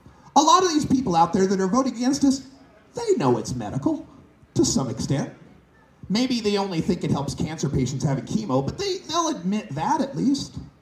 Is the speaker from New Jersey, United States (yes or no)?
no; Idaho, United States; I'm from Idaho.